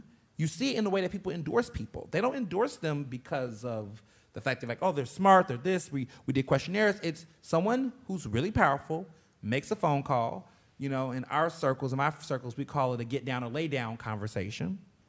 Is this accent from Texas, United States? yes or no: yes; Houston, Texas, United States; also born or lived in Chicago; now in Philadelphia, United States; I was born in Chicago, but I grew up in Houston, Texas most of my life. I've lived in Philadelphia for 13 years.